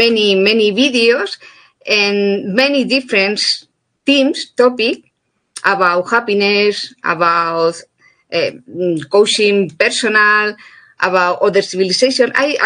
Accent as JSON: {"language": "English", "town": "Madrid", "region": "Community of Madrid", "country": "Spain", "second_language": "English", "said": "I'm from Madrid, Spain."}